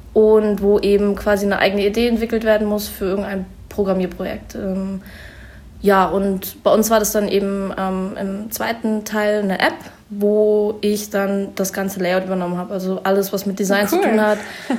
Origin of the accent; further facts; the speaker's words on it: Würzburg, Bavaria, Germany; Genau, ich komme ursprünglich aus Würzburg und habe dann meinen Bachelor in Bamberg gemacht. Also ich bin erst in Bayern geblieben.